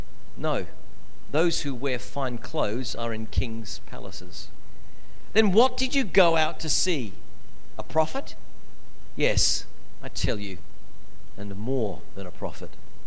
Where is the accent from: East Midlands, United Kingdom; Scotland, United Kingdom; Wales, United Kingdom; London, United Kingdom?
London, United Kingdom; I was born in Shepherd's Bush in London, and in those days it wasn't trendy.